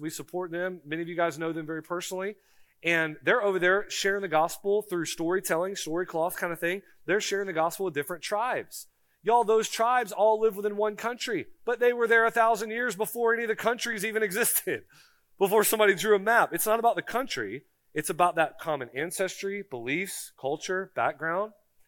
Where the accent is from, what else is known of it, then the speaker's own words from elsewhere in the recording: Florida, United States; I'm from Florida, all right?